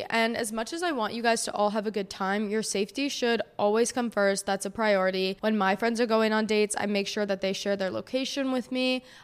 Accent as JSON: {"language": "English", "region": "East Coast", "country": "United States", "tie": "born or raised there", "said": "So I'm in my junior year of college, and I grew up on the East Coast, so Coachella to me was kind of a foreign concept."}